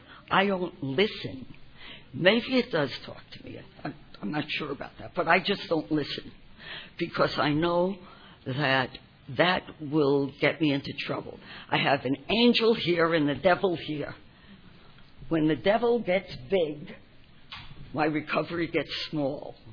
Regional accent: Bronx, New York, United States; now in San Diego, United States; I grew up in the Bronx, but of course you didn't know that from my accent. I've lived in San Diego now for 35 years.

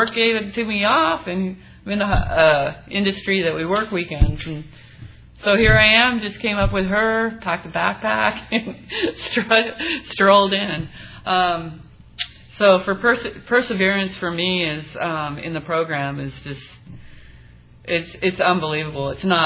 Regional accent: San Diego, California, United States; I'm from Pacific Beach in San Diego

